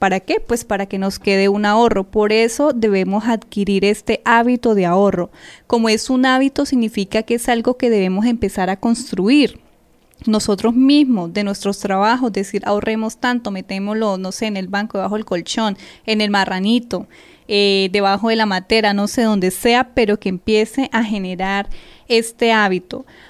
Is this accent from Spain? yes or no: no; Colombia; lo que a veces como colombianos nos caracteriza